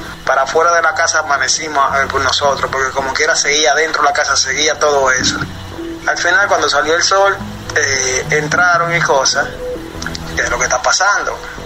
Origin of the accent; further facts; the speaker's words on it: Dominican Republic; now in Italy; Yo vengo de la República Dominicana.